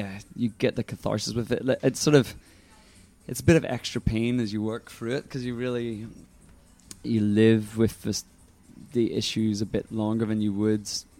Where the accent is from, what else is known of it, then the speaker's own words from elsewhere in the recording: Northern Ireland, United Kingdom; growing up in the Troubles in Northern Ireland